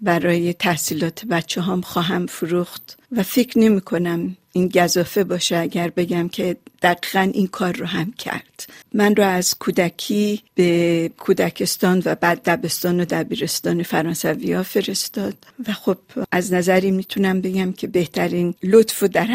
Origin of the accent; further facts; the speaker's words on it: Iran; moved away as an adult; now in United States; من هم مثل اغلب مهاجرین با ترک وطنم ایران بود که متوجه هویتم به عنوان یک ایرانی شدم.